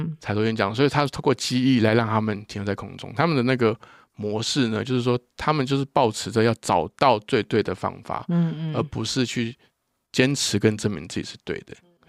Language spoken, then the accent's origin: Chinese; Taiwan; also born or lived in United States; 因为我小时候是在美国念书，我大概小学的时候回台湾啊，我就很快会有文化冲击。